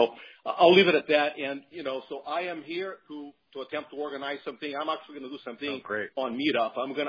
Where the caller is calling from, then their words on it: Orlando, Florida, United States; I'm calling from Central Florida, the Orlando area